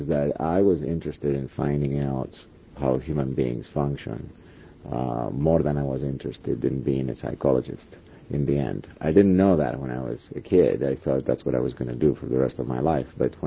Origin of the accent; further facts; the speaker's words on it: Kalamata, Peloponnese, Greece; moved away as an adult; I went to Minneapolis, the University of Minnesota, from Kalamata, Greece, never having experienced the temperature below 30 degrees or Fahrenheit, or zero Celsius at the most.